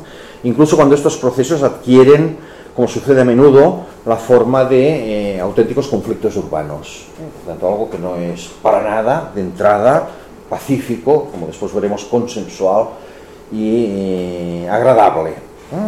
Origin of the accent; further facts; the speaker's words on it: Barcelona, Catalonia, Spain; O, por descontado, de donde vengo, en Barcelona